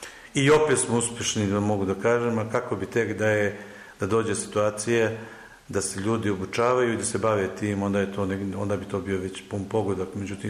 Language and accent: Serbian; Sjenica, Šumadija and Western Serbia, Serbia; ja sam nakon 22 godine došao u Sjenici da živim ostatak života, odavde iz Sjenice sam